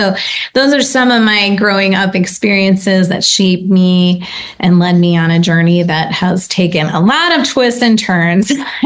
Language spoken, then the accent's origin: English; Michigan, United States; I grew up in the Midwestern, upper Midwestern part of the United States, and I was mostly living in the suburbs of Detroit.